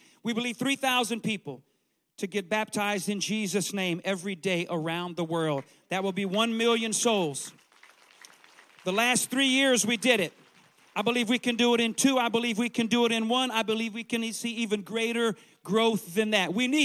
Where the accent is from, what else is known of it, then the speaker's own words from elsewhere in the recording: Louisiana, United States; so I'm from South Louisiana. We have these oak trees that are huge, like huge oak trees.